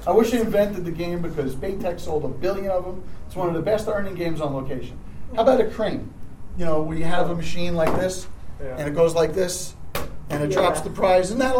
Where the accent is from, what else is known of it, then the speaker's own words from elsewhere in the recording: New York, United States; accent: Brooklyn; I just, my voice, my Brooklyn accent, the whole thing.